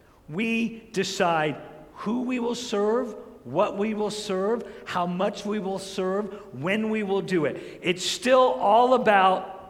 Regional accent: Florida, United States; also born or lived in New York; when I was growing up, when we moved from New York to Florida

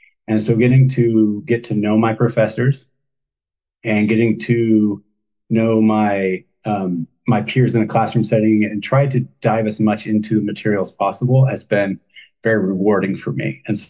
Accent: Washington, United States; Yeah, so I am from Washington State originally. Grew up in a small town

